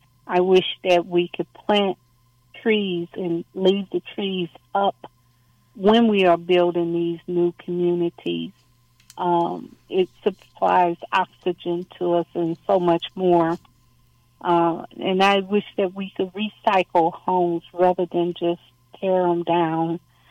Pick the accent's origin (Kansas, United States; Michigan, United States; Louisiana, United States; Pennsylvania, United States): Louisiana, United States; I am from Louisiana, and I do know that as a child, they used to tell us that a Katrina could happen.